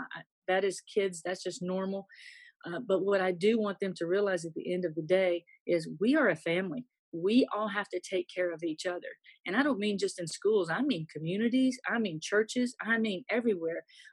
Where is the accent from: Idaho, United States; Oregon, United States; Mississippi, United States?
Mississippi, United States; And I grew up in Mississippi and I saw some of the worst things you could ever imagine happen to a person just because of the color of their skin.